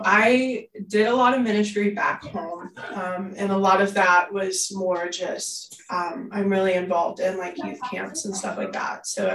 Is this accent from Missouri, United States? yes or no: yes; Holden, Missouri, United States; I'm originally from Holden, Missouri, but I attend the congregation in Oak Grove, Missouri, which my mother is a pastor of.